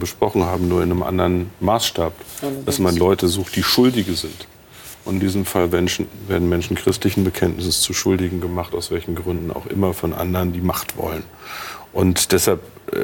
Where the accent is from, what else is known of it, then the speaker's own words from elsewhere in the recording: Peine, Lower Saxony, Germany; Ich komme aus der Kleinstadt Peine in Niedersachsen. 50.000 Einwohner, viele Menschen der sogenannten Gastarbeitergeneration, zweite, dritte Generation, 2 Moscheegemeinden, Teil meiner Gesellschaft.